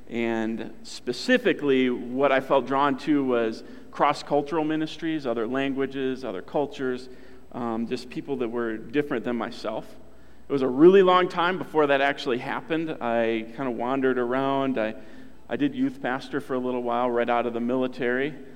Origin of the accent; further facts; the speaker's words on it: Detroit, Michigan, United States; But I grew up in Detroit, and quiet and a lot of noise and all that stuff is actually really hard for me.